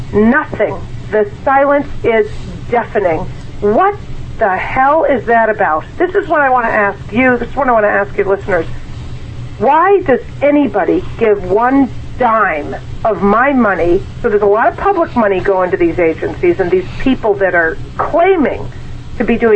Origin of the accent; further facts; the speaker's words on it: Massachusetts, United States; I'm from Massachusetts.